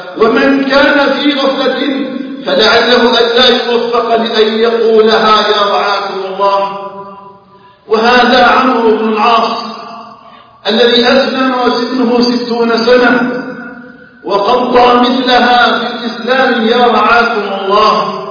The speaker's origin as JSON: {"language": "Arabic", "country": "Algeria"}